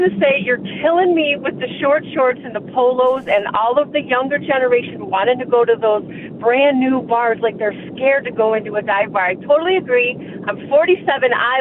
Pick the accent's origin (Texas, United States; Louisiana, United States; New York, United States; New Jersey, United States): New York, United States; Irondequoit; In Irondequoit.